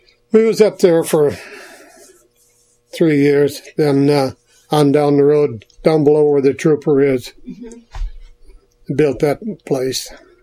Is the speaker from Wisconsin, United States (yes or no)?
yes; Wisconsin, United States; born there; also born or lived in Washington; Well, I was born in Wisconsin, and in 1940, we moved out to eastern Washington, and then the war broke out, and Dad was afraid he might get drafted, so spring of 42, we went back to Wisconsin